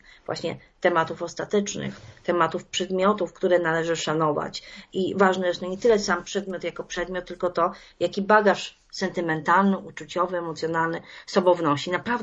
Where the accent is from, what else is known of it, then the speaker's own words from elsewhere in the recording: Kłodzko, Lower Silesian Voivodeship, Poland; o terenach, które są mi bliskie, bo moją rodzinną miejscowością jest Kłodzko.